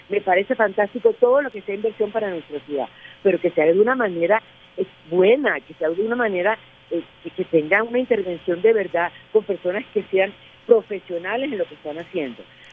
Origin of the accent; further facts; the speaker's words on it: Barranquilla, Atlántico, Colombia; no solamente como barranquillera